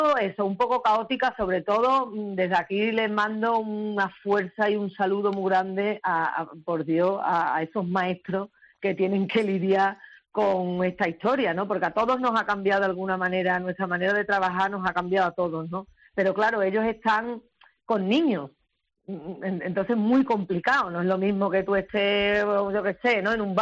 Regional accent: Seville, Andalusia, Spain; Sí, yo soy de Triana, hijo. No me he criado chillando todo el día.

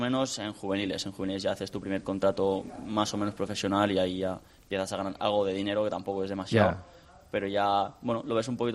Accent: Sant Antoni de Vilamajor, Catalonia, Spain; Tienes razón. En San Antonio de la Mayo, en el Vilamayo.

